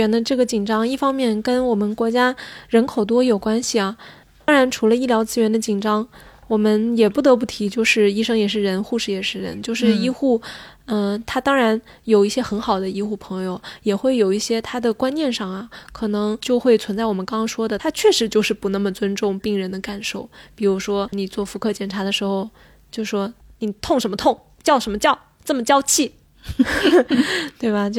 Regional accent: China; 我们中国人

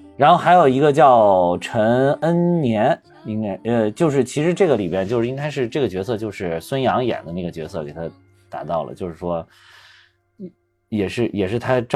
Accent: Zhengzhou, Henan, China; 然后当时那个在我们郑州那边

